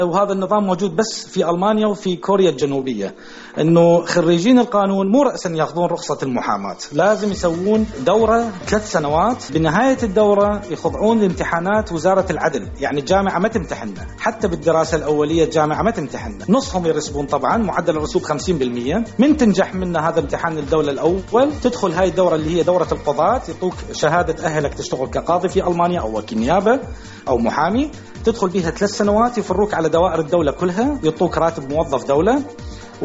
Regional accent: Iraq; now in Germany; عندنا بالعراق

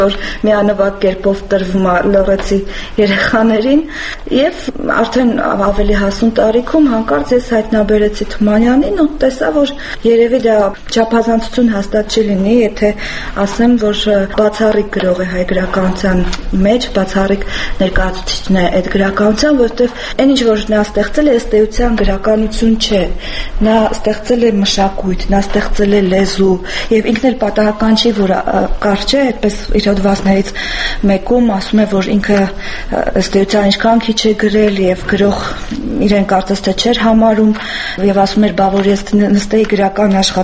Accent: Stepanavan, Lori, Armenia; born or raised there

